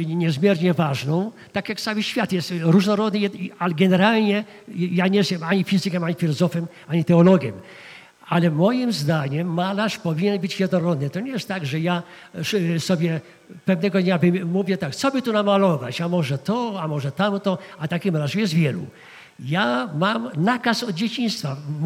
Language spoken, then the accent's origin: Polish; Masovian Voivodeship, Poland; born there; że się urodziłem gdzieś tam, na Mazowszu